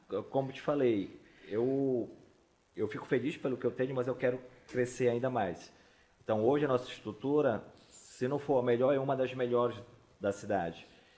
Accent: Santarém, Pará, Brazil; Sim, sou daqui. Nasci aqui, sou filho de pai amazonense e mãe paraense.

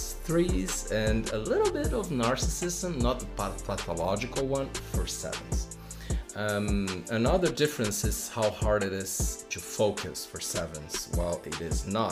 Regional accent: Brazil; English is a second language; most of the time in Brazil, my home country

